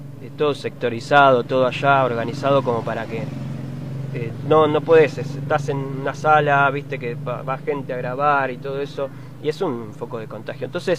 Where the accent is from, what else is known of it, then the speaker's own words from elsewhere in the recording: La Matanza, Buenos Aires Province, Argentina; Yo vengo de La Matanza, ya se vivió de otra manera.